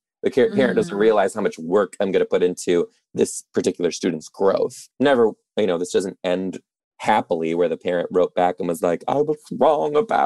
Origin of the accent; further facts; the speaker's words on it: Detroit, Michigan, United States; I'm originally from Detroit too.